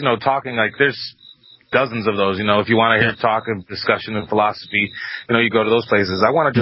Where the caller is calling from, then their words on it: Illinois, United States; Illinois.